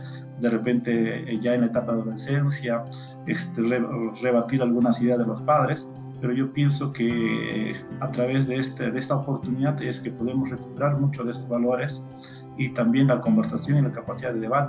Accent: Huaraz, Ancash, Peru; me encuentro en Huaraz, soy natural de Huaraz, también maestro acá

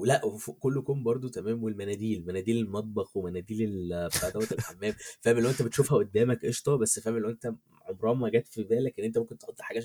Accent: Egypt; غير عكس عندنا في مصر مثلا

